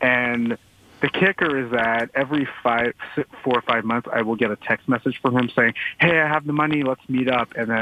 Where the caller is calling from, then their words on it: Toronto, Ontario, Canada; I'm calling from Toronto.